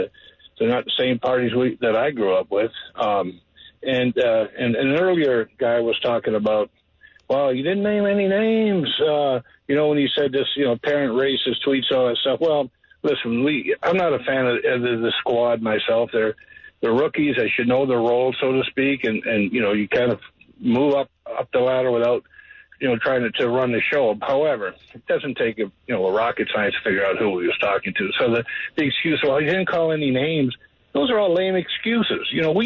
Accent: Ontario, Canada; born there; Yeah, I was born just outside Toronto.

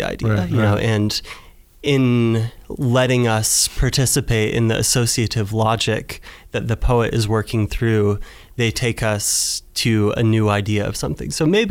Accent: Port Townsend, Washington, United States; So I grew up in Washington State, so quite far away from here in a small town called Port Townsend, which is a very poetic town, I think.

